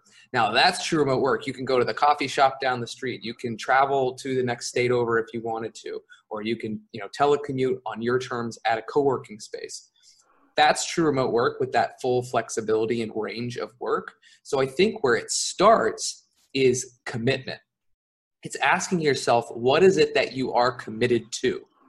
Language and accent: English; California, United States; now in Mexico; I am an American. I'm from California, but I live in Mexico. I've lived in Mexico for most of the past year and a half or so, but over the past 2 years, I've lived in about 15 different countries.